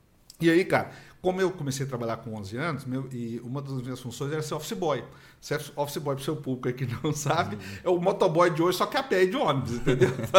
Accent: Guarulhos, São Paulo, Brazil; born there; eu saía de Contagem, que era o lugar onde eu morava, uma cidade vizinha, como se fosse Guarulhos, São Paulo, por exemplo, nasci em Guarulhos, inclusive.

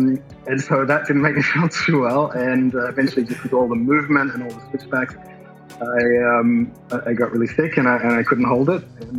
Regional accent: Australia; now in Portugal; Right. Well, I'm from Australia originally. Wendy's American. So we met in Italy and now we live in Portugal.

